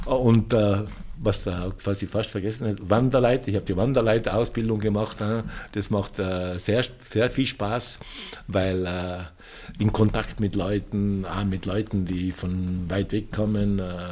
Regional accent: Trentino-Alto Adige, Italy; dass Südtirol doch meine Heimat ist, wo ich mich wohlfühle, ja, wo ich mir vorstellen kann, jetzt nach meiner Pensionierung wirklich gut zu leben

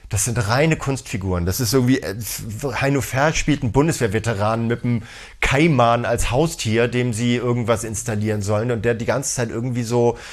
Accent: Hamburg, Germany; Wir sind aus Hamburg. Ich habe noch nie in Berlin gelebt.

